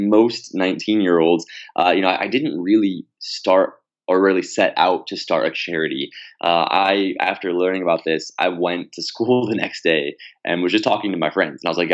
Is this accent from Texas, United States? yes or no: no; Indianapolis, Indiana, United States; now in Los Angeles, United States; I've lived in Los Angeles for the last 12 years, but I grew up in Indianapolis, Indiana. And for most of my childhood, we moved quite a lot